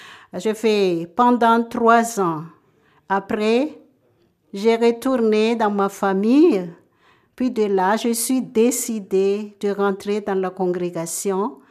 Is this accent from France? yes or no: no; Madagascar; sœur Saint-Paul de Chartres. Je suis malgache, née à Madagascar, dans une famille chrétienne. Nous sommes 7.